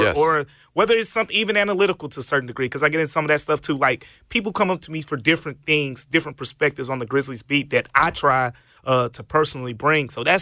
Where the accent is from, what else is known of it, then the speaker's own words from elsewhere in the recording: Memphis, Tennessee, United States; I'm born and raised in Memphis, but I went to school in Knoxville.